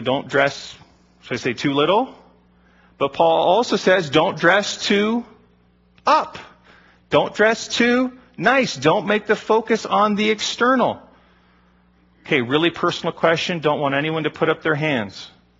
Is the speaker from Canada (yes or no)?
yes; Ontario, Canada; I grew up in Waterloo County, okay? So I grew up in old order Mennonite country.